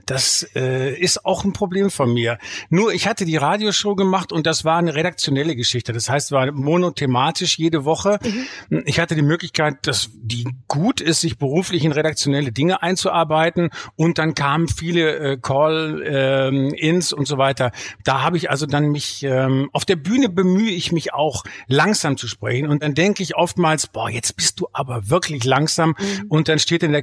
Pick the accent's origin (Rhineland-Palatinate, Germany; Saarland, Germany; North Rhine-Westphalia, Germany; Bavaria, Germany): North Rhine-Westphalia, Germany; Bielefeld; ich komme aus Bielefeld, ja